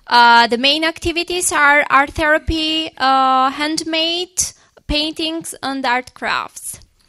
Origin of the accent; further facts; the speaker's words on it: Albania; from Albania. I'm more than happy to be here. I have learned a lot of new things, meet new people. Oh, so many things. In Albania, I work as a psychologist